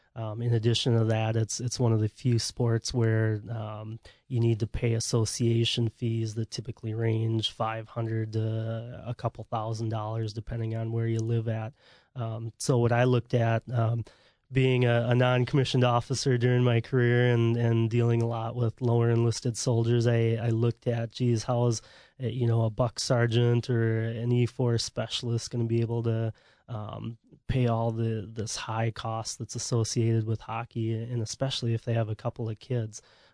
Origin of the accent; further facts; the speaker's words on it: Hastings, United States; I ended up the last couple years of my career as the first sergeant in my hometown, which was pretty unique and special to me. So I retired out of the Hastings Armory here this summer.